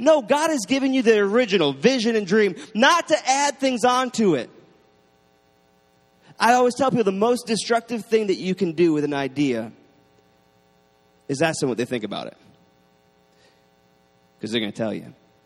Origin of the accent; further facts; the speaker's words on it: New York, United States; I am from New York. I'm the king of cynical.